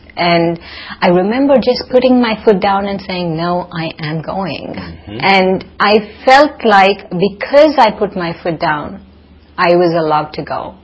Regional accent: India; But also because I'm from India

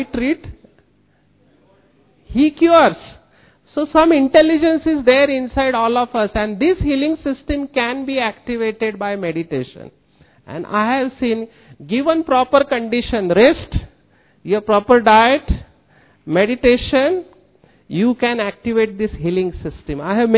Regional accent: Mumbai, Maharashtra, India; I am born and brought up from a slum area of Mumbai. मैं झोपड़पट्टी में बड़ा हुआ. My parents are not educated, total negative atmosphere. Till 10th standard I studied in Marathi.

